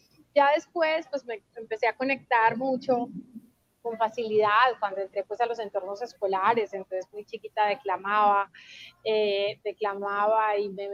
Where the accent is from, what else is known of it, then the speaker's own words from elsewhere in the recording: Bahía Solano, Chocó, Colombia; yo nací en Bahía Solano y crecí en un contexto donde no teníamos bibliotecas, no teníamos todavía, no hay librerías en mi pueblo